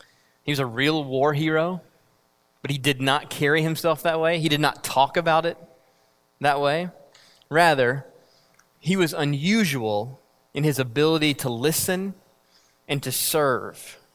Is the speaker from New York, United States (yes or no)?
no; South Carolina, United States; accent: South Carolina; I call him in my South Carolina accent.